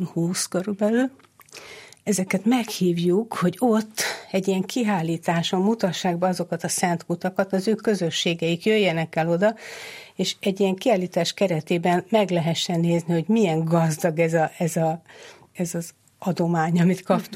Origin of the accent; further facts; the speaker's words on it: Budapest, Hungary; a budai várban nőttem fel, mi oda jártunk Szentmisére a Mátyás templomra, Mátyás templomba